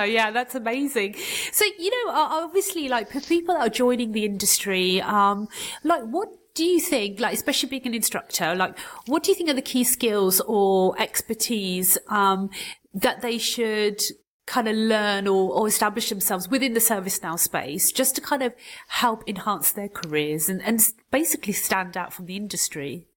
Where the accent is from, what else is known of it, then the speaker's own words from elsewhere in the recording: London, United Kingdom; I come from London, it's so multicultural.